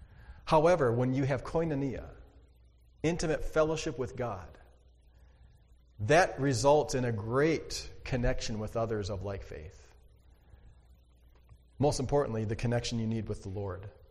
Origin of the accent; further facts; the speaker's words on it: North Dakota, United States; I grew up in North Dakota. I'm a North Dakota kid.